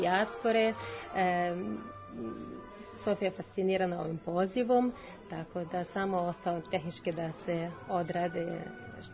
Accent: Kyiv, Ukraine; Serbian is a second language; now in Požarevac, Serbia; Ja sam pre 20 godina došla u Požarevac, inače iz Kijeva sam, tamo sam završila muzičku akademiju

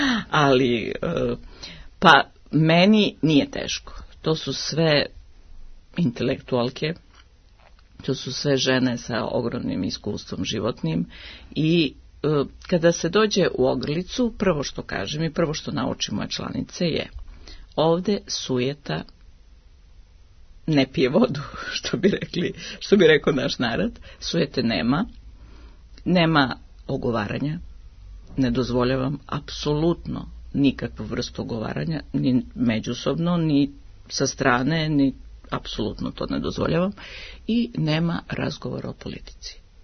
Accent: Mačva District, Serbia; moj otac je iz Salaša Noćajskog i ja sam iz Mačve.

